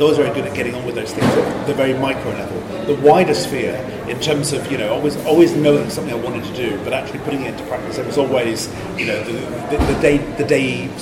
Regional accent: Cardiff, Wales, United Kingdom; when I was growing up in Cardiff.

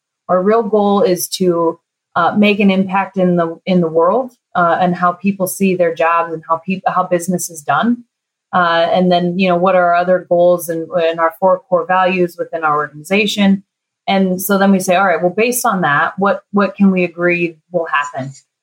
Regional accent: Ireland; Well, you know, I'm Irish, so I just like a good argument

